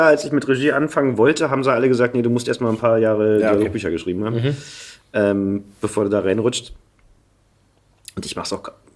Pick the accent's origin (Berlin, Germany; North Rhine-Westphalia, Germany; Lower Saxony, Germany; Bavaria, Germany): Berlin, Germany; accent: Berlinerisch; weil Berlinern ist für mich auch so ein Gefühl von Heimat.